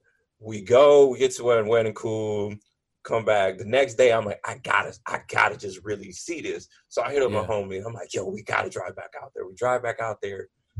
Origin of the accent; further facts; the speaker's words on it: California, United States; Like, I ain't from out here. I'm from Cali.